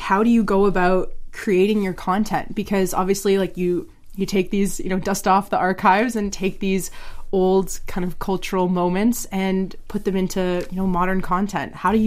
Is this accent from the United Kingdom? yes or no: no; Canada; now in Czech Republic; as a foreigner in the Czech Republic, I'm from Canada originally